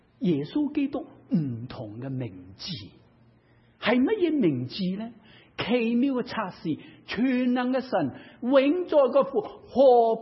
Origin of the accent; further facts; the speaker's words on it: China; 你知啊，犹太人嘅诗系咪好似我哋中国人嘅诗一样啊？